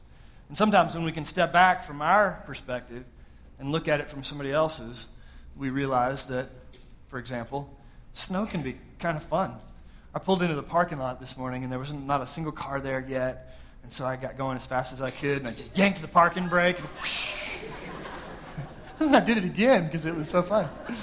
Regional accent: Georgia, United States; and it's about 11:30, and I grew up in Georgia, by the way, and I look outside and we see these snow flurries, which was pretty rare

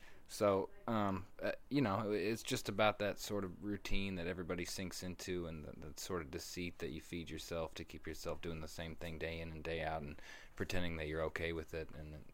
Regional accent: Portland, Oregon, United States; born there; It took me back home to Portland. I was born in Portland, Oregon, and moved back there in 2007.

